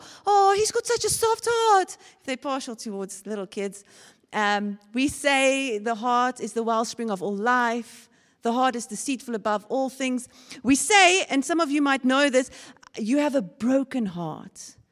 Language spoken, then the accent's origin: English; George, Western Cape, South Africa; I'm from George.